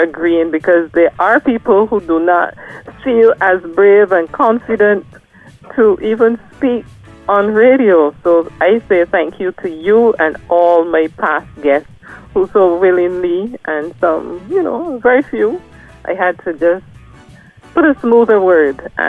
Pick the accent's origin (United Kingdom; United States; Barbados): Barbados; growing up in Barbados as a young girl, I ran around a lot with my brothers.